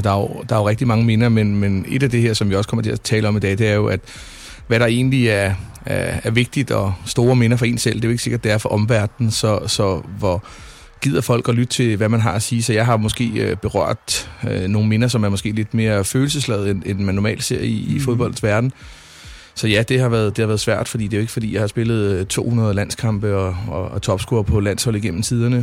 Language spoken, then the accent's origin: Danish; Brøndby, Capital Region of Denmark, Denmark; Jeg voksede op i Gildhøj. Der er vel ikke næppe en fodboldspiller i Brøndby, der har boet tættere på stadion, end jeg har.